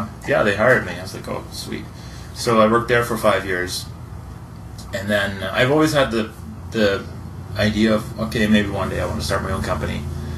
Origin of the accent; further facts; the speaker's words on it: Netherlands; I basically worked in Holland. I grew up in Holland